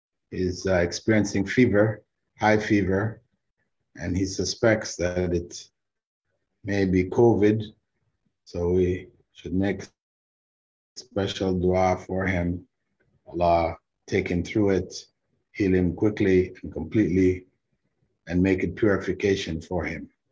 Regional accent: Jamaica; born there; Not too far from where I was born in Jamaica.

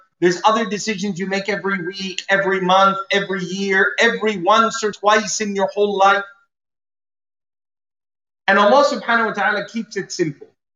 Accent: Canada; I feel like I've gone to Canada and came back because I'm Canadian initially.

